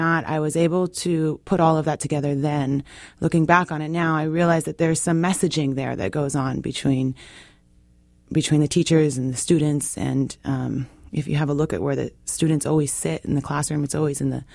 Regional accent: Washington, United States; And excuse me for not introducing myself properly. I'm from the Swinomish tribe.

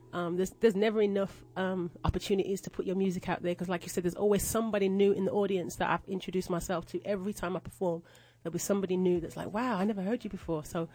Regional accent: Birmingham, West Midlands, United Kingdom; now in Atlanta, United States; I'm from Birmingham, England, which is 2 hours from London. Born and raised, Jamaican parents. Came to Atlanta in 1999. I've been here ever since, so I consider myself an ATLian of sorts.

